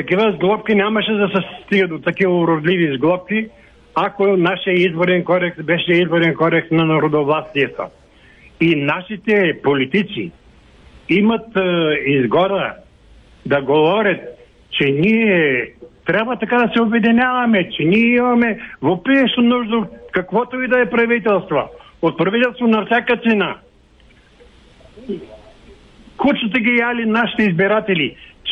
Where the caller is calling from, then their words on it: Sofia, Sofia City, Bulgaria; от София съм.